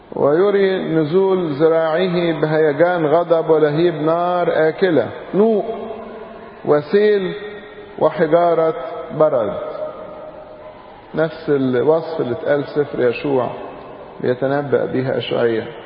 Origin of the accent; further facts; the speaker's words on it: Egypt; عندنا في مصر نادرا لما بينزل تلج أثناء الأمطار، لكن أحيانا بينزل.